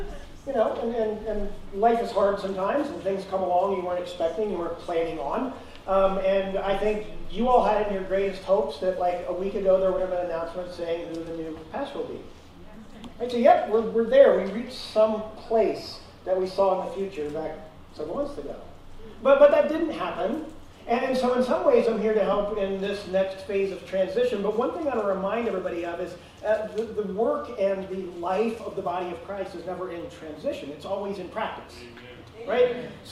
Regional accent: Colorado, United States; So I grew up in Colorado. We moved here when I was like 6 years old. And loved the Broncos.

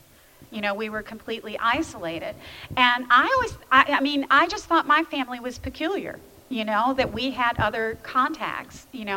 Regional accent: Louisville, Kentucky, United States; I grew up in Louisville, as many of you know, part of the hillbilly diaspora.

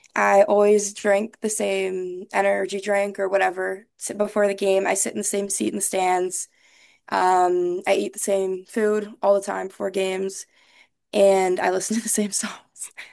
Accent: Canada; I'm Canadian

